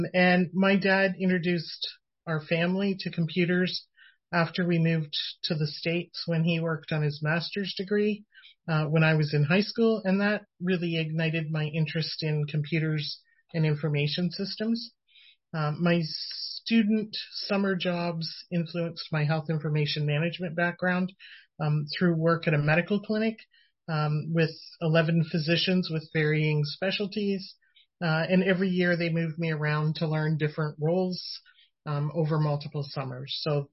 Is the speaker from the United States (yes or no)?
no; Ontario, Canada; first generation Canadian. My family arrived from the US prior to my birth. I was born in Eastern Ontario and grew up in Northern Ontario, with a brother and a sister.